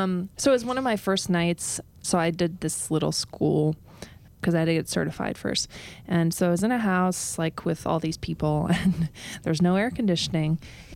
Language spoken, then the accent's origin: English; United States; accent: Midwestern; I am American. Yeah, exactly. Sound like I'm from the Midwest